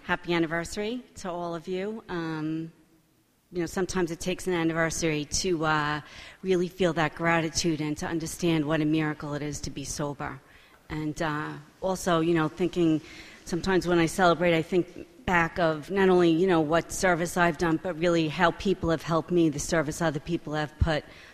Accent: Floral Park, New York, United States; I grew up in Floral Park, which, if you don't know, is right on the border of Queens. And if I still live in the house I grew up in.

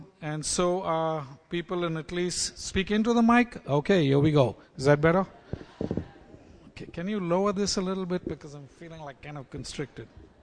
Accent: Mumbai, Maharashtra, India; So I grew up in a fairly middle-class family in Bombay, India.

